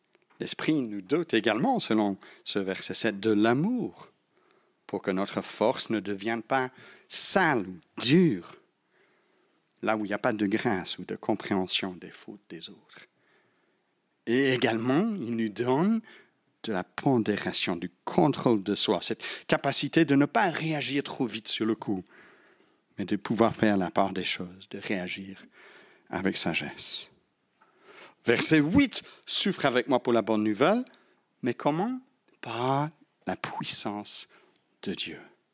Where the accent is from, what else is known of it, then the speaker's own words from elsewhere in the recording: Belgium; Même si je suis belge